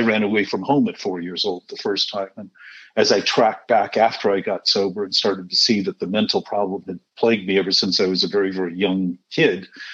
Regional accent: Michigan, United States; I remember growing up in Michigan, people had bars in the basements

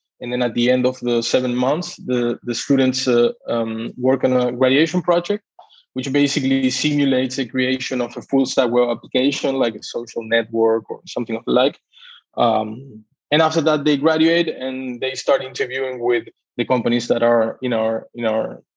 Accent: Buenos Aires, Argentina; moved away as an adult; I come from Argentina. I was born and raised in Buenos Aires until I was around 20 years old that I left the States

